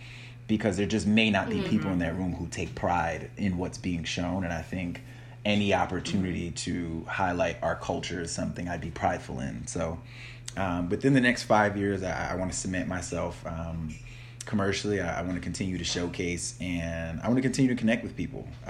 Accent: New York City, New York, United States; When I was younger, I grew up in Harlem, in the city

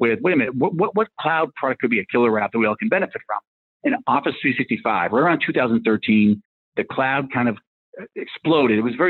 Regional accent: Rockland, Massachusetts, United States; Well, I grew up in Rockland, Massachusetts. It's south of South Boston, so not quite Goodwill Hunting, but kind of near there.

